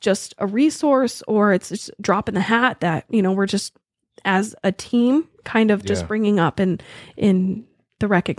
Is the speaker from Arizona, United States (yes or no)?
yes; Palominas, Arizona, United States; So I'm from Arizona. I grew up in Cochise County, so where I was born, where I was raised, was in Palominas.